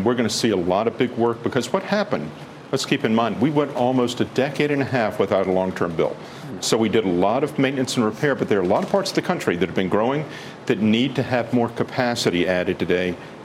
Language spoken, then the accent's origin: English; North Carolina, United States; My home state of North Carolina, for example, has now started dedicating certain amounts of sales tax directly to infrastructure